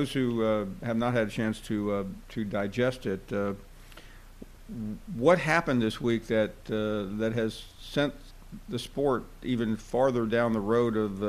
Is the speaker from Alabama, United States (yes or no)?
yes; Mobile, Alabama, United States; of us for so long, growing up in Mobile